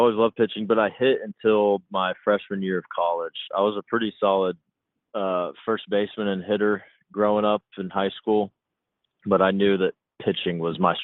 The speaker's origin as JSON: {"language": "English", "town": "Woodstock", "region": "Georgia", "country": "United States", "tie": "born or raised there", "said": "Yeah, so I was born and raised in Woodstock, Georgia. I had an older and younger brother, so I was the middle child. There's five of us."}